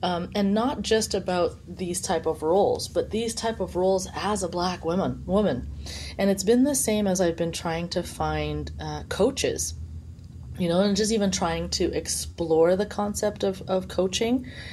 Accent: Montreal, Quebec, Canada; I grew up back east in Montreal where the Black community was much larger.

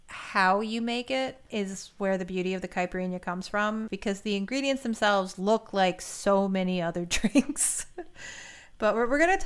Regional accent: Appalachia, United States; I'm from the Appalachian region. I think I can do that.

